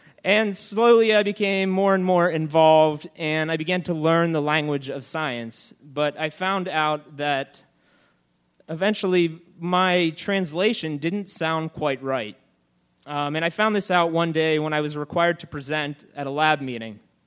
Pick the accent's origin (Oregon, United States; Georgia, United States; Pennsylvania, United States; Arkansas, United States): Pennsylvania, United States; Pittsburgh; whenever they would ask me where I was from, I would tell them, "I'm from Pittsburgh."